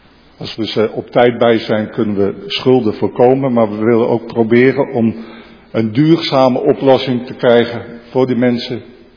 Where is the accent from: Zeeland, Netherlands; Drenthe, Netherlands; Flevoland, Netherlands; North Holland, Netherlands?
Flevoland, Netherlands; Creil-Espel; ik kom uit Krijl-Espel. Ik heb daar 40 jaar in de kerkenraad gezeten met diverse functies.